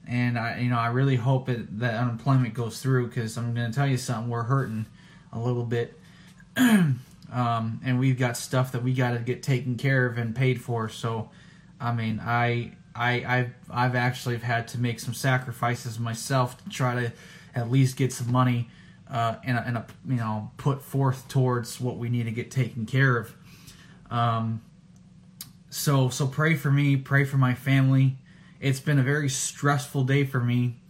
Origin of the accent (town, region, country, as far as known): Minnesota, United States; born or raised there